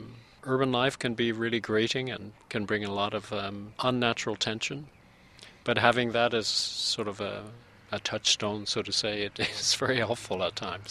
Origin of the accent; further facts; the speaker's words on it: Morro Bay, California, United States; And that's why before I was 1 year old, I grew up here in Morro Bay.